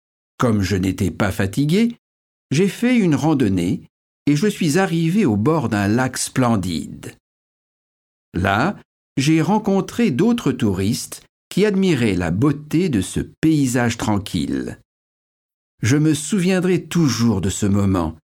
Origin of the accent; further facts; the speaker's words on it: Bordeaux, Nouvelle-Aquitaine, France; après avoir passé mon enfance à Bordeaux, j'ai eu envie de voir le monde.